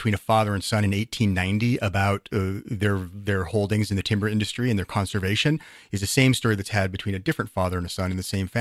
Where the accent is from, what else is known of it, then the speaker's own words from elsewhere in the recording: Innis Arden, Washington, United States; I grew up down the hill from there. I grew up in Innis Arden, which is a development that used to be the hunting grounds of the Boeing family.